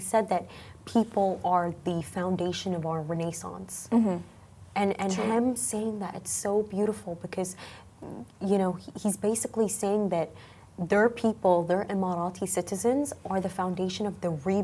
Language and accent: English; Sudan; Because I'm from Sudan. Mm-hmm. And my country right now, it's at war.